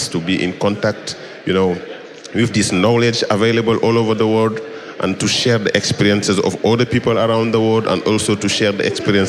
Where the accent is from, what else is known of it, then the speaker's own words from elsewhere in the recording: Senegal; I'm coming from Senegal.